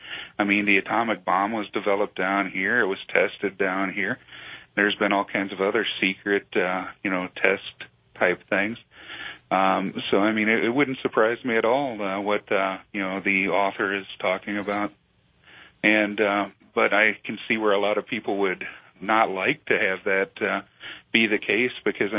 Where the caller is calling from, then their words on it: Alamogordo, New Mexico, United States; from Alamogordo, New Mexico.